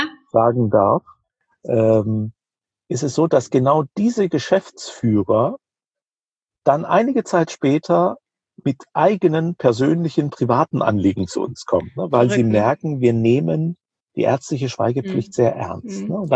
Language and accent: German; Rhineland-Palatinate, Germany; In der Pfalz, wo ich herkomme